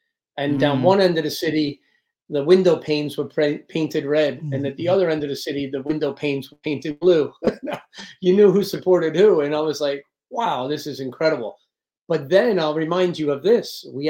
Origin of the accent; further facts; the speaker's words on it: United States; And then I got a chance to play in the Premier League, first American.